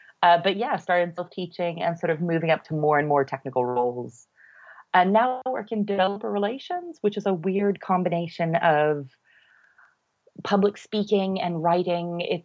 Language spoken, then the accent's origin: English; United States; now in Birmingham, United Kingdom; I'm an American in Brum